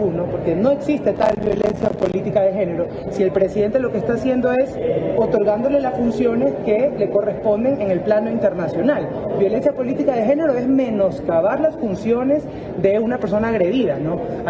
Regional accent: Ecuador; Como ecuatorianos deberíamos de preguntarnos.

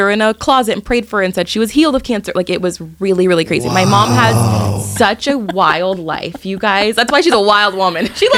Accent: Rancho San Diego, California, United States; We grew up in Rancho San Diego, and I always say people don't leave Rancho San Diego.

